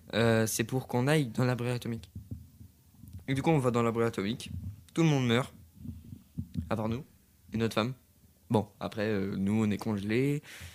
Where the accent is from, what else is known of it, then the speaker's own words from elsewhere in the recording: Marseille, Provence-Alpes-Côte d'Azur, France; Non, mais non, mais c'est parce que je suis marseillais.